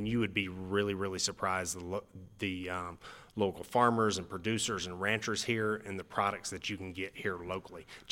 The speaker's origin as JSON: {"language": "English", "town": "Atlanta", "region": "Georgia", "country": "United States", "said": "I'm originally from Atlanta, Georgia."}